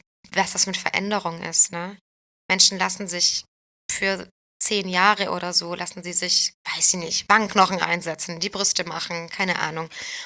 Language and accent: German; Brandenburg, Germany; Brandenburg.